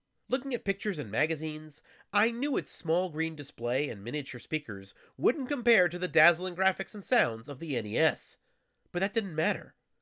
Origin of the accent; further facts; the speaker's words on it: New York, United States; I grew up in New York, so I likely touched one sooner than a lot of other kids.